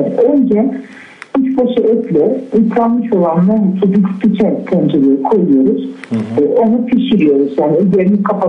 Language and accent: Turkish; Gaziantep, Turkey; Ben 55 yaşındayım. Gaziantep'liyim.